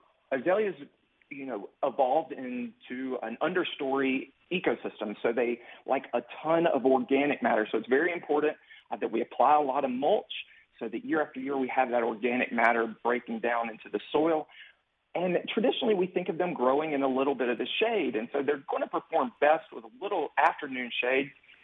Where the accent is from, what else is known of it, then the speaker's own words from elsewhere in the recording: Alabama, United States; growing up in Alabama, you know, mother always took my picture on Easter